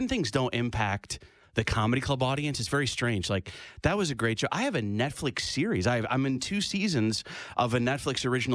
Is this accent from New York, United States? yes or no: yes; Rochester, New York, United States; So, I grew up in Rochester, New York.